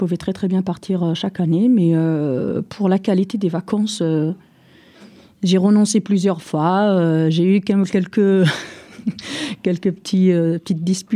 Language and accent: French; Algeria; born there; Je suis née en Algérie, mais je me sens française, même si je ne suis pas naturalisée.